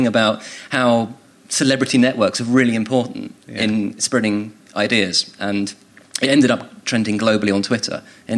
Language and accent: English; Royal Tunbridge Wells, South East England, United Kingdom; I'm from Royal Tunbridge Wells.